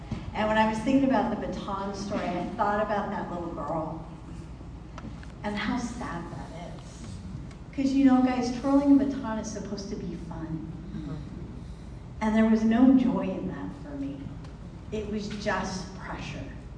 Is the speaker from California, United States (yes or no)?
yes; Stockton, California, United States; born there; So I was born in Stockton, California, and that's why I'm an alcoholic. I had poor Stockton. It's a lovely place. Great sunset.